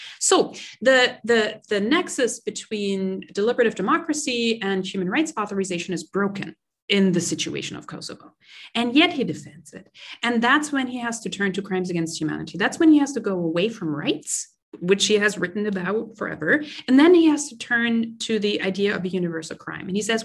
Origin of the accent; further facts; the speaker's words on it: Germany; English is a second language; I was raised in Germany, and he is a German in the end.